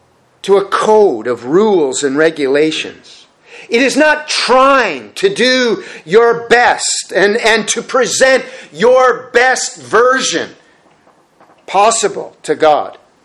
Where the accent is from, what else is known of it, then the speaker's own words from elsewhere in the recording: Red Bay, Newfoundland and Labrador, Canada; I grew up in Red Bay, Labrador. I think I've said that a number of times. Well, as a child, growing up in Red Bay, just a little fishing village of about 300 people